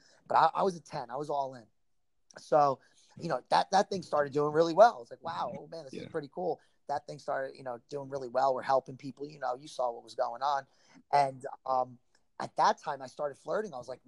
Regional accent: New Jersey, United States; moved away; from Warrior Fitness Camp, originally from the Jersey Shore, the real Jersey Shore. Came down to Florida here.

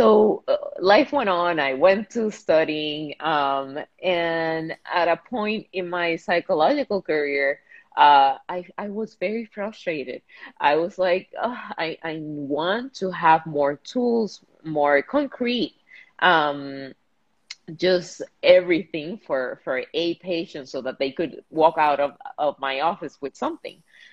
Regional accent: Puerto Rico; I'm from Puerto Rico. I currently live in Puerto Rico.

